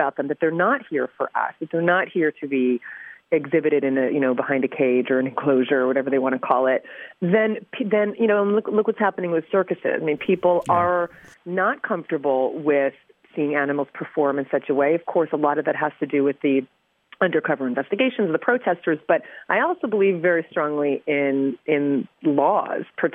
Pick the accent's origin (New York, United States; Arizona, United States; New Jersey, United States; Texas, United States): New Jersey, United States; I grew up in New Jersey. I grew up not knowing anything about animal issues.